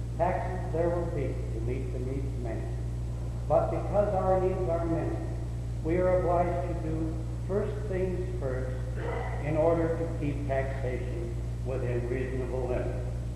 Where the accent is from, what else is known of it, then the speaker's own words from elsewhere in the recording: Alaska, United States; I was born on Prince William Sound, grew up there, went to school there, worked in the canneries, in the mines, and for the Old Road Commission on the Richardson Trail.